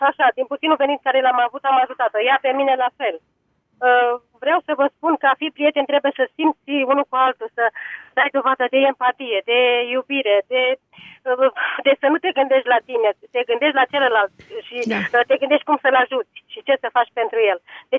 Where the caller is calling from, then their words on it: Vulcan, Hunedoara County, Romania; din Vulcan.